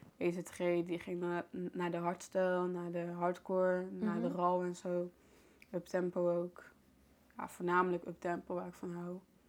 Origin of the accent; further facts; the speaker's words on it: Hoorn, North Holland, Netherlands; born there; also born or lived in The Hague; ik ben geboren in Hoorn. Dus op mijn 11e verjaardag, toen moest ik uit huis.